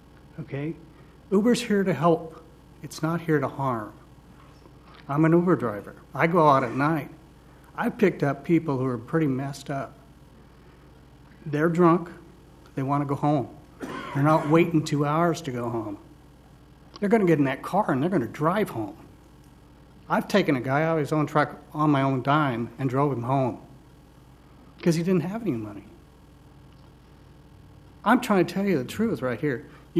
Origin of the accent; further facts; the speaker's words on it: Idaho, United States; now in Beaverton, United States; I'm from Beaverton, Oregon. I'm a 35-year resident of Oregon. I'm a transplant from Idaho. So I am a Northwesterner.